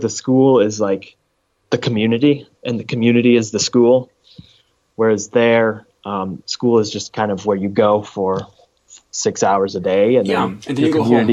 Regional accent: Canada; Canada. I'm from Canada.

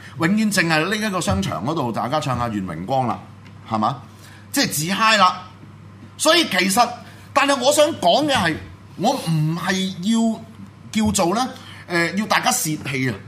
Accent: Hong Kong; 印尼嘅年輕一代同我哋香港人一樣咁撚心清眼亮啊！

